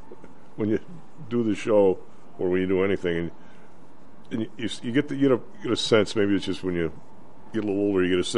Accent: Ireland; So if two white teams are playing and somebody lobs out, since I'm Irish, somebody lobs out, you dumb Mick

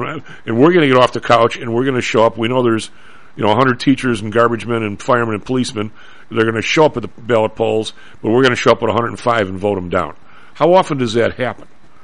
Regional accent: Evergreen Park, Illinois, United States; Now, I grew up in Evergreen Park, which is, you know, right next to, it's engulfed by Chicago, so you can say you lived in Chicago pretty much.

